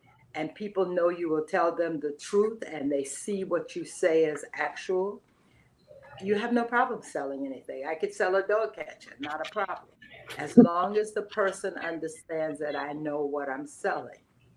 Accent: Georgia, United States; because one, I come from Georgia, and I didn't even like Florida

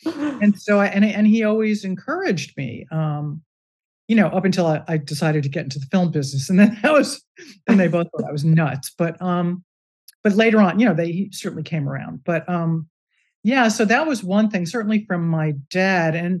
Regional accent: Newark, New Jersey, United States; born there; I was an East Coaster. I was born in Newark, New Jersey.

